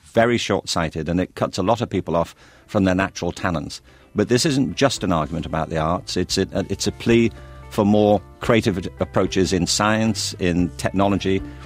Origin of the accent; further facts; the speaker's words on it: Liverpool, North West England, United Kingdom; I was growing up in Liverpool. In the early 1960s, I was 13 when … burst on the scene.